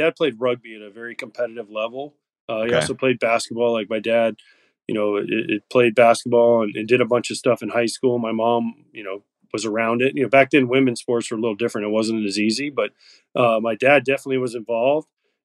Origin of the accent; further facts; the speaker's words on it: Florida, United States; I mean, growing up in Florida, you play baseball year round.